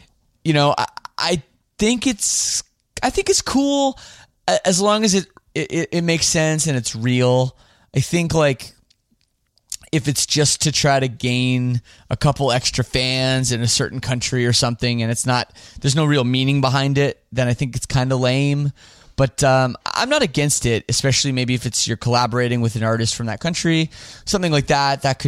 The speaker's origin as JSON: {"language": "English", "town": "Toronto", "region": "Ontario", "country": "Canada", "said": "But I am from English part of Canada, Toronto area, and I don't speak French. We learn it in school, starting at about the fourth grade"}